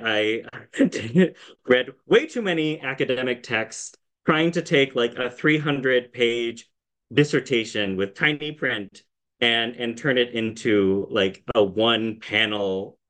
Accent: Midwest, United States; I thought, well, I'm from the Midwest. Let's think about what's going on in the Midwest.

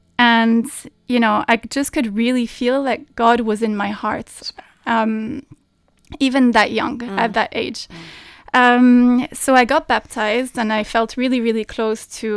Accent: Oman; now in Dubai, United Arab Emirates; It does. I grew up in Oman. Yes. So my parents were expats and I lived here for 10 years. I now live in Dubai, as you said

